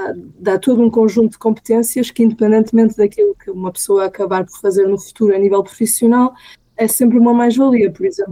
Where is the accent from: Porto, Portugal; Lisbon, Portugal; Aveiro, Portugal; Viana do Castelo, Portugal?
Viana do Castelo, Portugal; Arcos de Valdevez; na zona de Ponta da Barca, Arcos de Valdevez, de onde eu sou natural